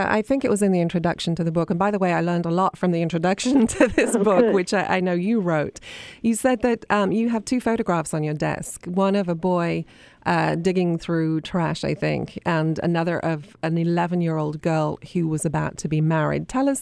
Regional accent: United Kingdom; I mean, I grew up in Britain where we have free family planning.

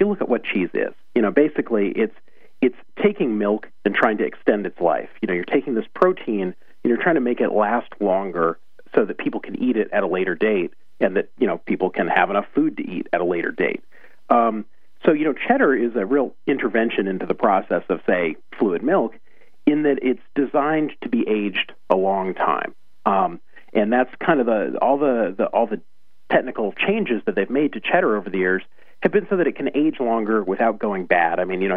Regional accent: United States; I grew up on Kraft Singles and Velveeta, like most, Americans of my age.

